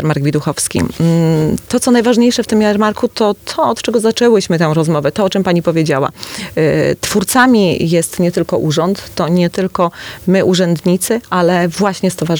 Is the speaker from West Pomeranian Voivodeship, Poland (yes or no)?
yes; Stargard, West Pomeranian Voivodeship, Poland; bo ja pochodzę właśnie ze Stargardu